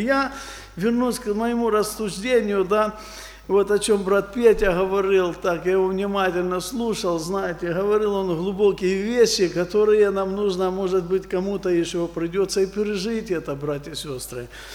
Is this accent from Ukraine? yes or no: yes; Donbas, Ukraine; Я тоже приехал с Донбасса, я там и живу. Я выехал через Россию